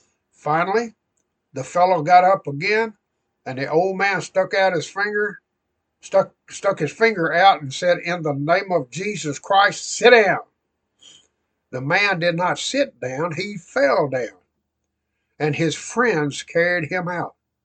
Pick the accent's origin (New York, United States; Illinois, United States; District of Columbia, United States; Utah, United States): Illinois, United States; All of this occurred as I prayed in my hometown near Chicago.